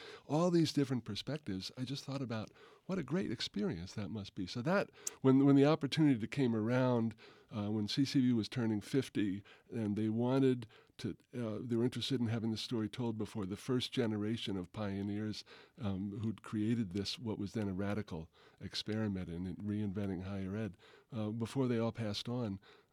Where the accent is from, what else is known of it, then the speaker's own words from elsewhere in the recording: New Jersey, United States; I grew up in New Jersey, where we have one in every county.